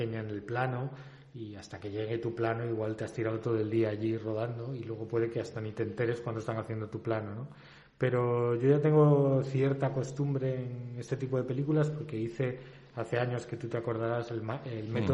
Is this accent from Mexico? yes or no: no; Spain